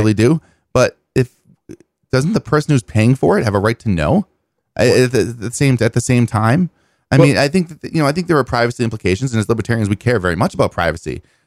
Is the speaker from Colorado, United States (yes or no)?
no; Rhode Island, United States; accent: Rhode Island; Ooh, slipped into my Rhode Island accent there for a second. It does happen sometimes when I get uppity.